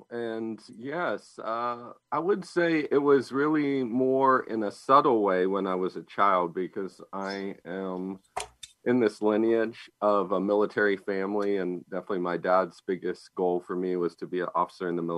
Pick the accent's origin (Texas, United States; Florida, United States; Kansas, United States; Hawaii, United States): Florida, United States; And growing up in South Florida, which is kind of like the tropics, it's much different than most of the US